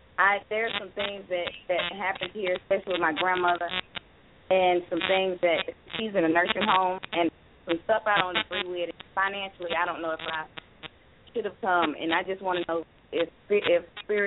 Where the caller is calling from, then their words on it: Tucker, Georgia, United States; I am calling from Tucker, Georgia.